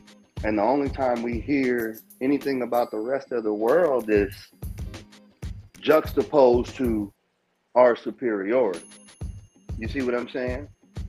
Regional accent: United States; I think cultural arrogance is an American thing. And I can say that because I am American.

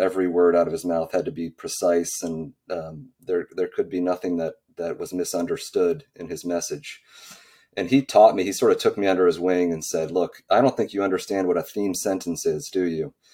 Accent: Cleveland, Ohio, United States; By the way, Ari, I'm from Cleveland, or the outskirts of Cleveland. So great to talk with a fellow Ohioan.

